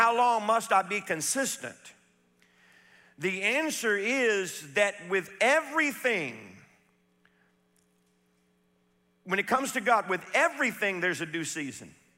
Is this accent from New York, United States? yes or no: no; Louisiana, United States; Martinez Landing in Zawala, Louisiana, practically where I was raised there on Toledo Bend on the weekends.